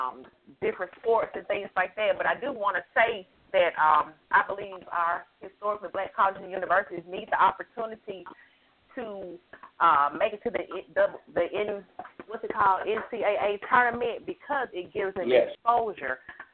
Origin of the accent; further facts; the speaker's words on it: Mississippi, United States; Hi, I'm from Mississippi